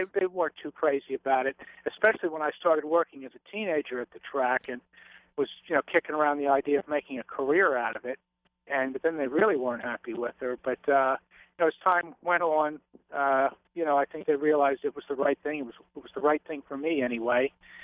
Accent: Lutherville, Maryland, United States; You know, I grew up in Baltimore County, in Lutherville, not far from Timonium

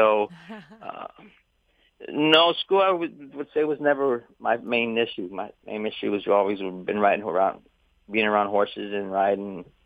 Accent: Chicago, Illinois, United States; We grew up in Chicago. Went to Our Lady of the Angels, a grade school, which has since now burned down and it's not there anymore.

